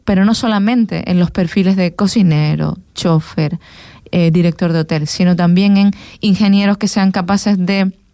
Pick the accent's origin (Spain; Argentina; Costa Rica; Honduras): Spain; Canary Islands; yo me siento canaria y mejor era casi por igual, ¿no?